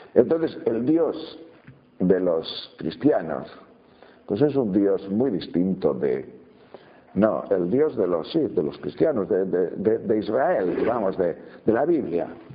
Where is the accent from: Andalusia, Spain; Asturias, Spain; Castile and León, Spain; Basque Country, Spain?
Castile and León, Spain; Tejerina; yo jamás en mi vida he visto en Tejerina, que es mi pueblo, algo que se parezca